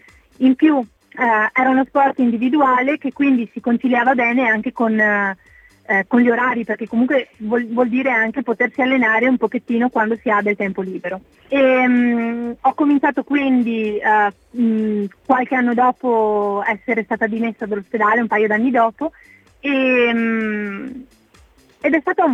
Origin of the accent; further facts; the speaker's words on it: Padua, Veneto, Italy; io che sono di Padova